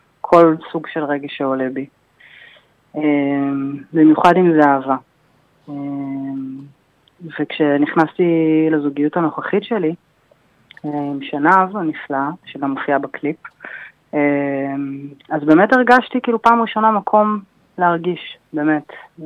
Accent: Tel Aviv, Tel Aviv District, Israel; אני מתל אביב, אני בת 32.

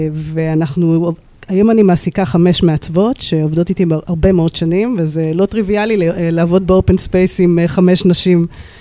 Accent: New York, United States; moved away as an adult; now in Israel; אז עליתי לארץ בגיל 18 מניו יורק. וכדי להקים פה משפחה בארץ, מתוך

